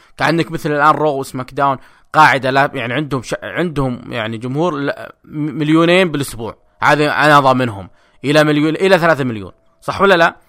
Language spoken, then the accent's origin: Arabic; Saudi Arabia; عندنا بالسعودية 3 بالليل